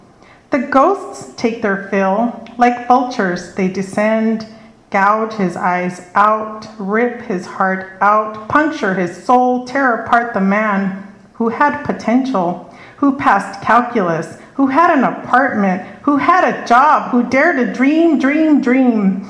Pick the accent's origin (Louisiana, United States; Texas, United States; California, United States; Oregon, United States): California, United States; It's back in the day, you know, I'm from California, so before I was 21, I did what everybody did